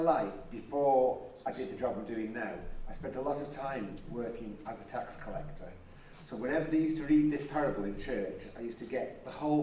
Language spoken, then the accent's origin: English; Newcastle, North East England, United Kingdom; moved away; I'm a Geordie, why I? Can you not tell? No, neither can I. I left there a long time ago.